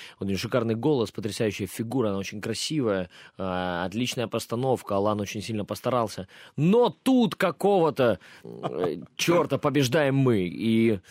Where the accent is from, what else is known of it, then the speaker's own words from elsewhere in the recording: Poltava, Poltava Oblast, Ukraine; Я обычный парень из Полтавы, из гаража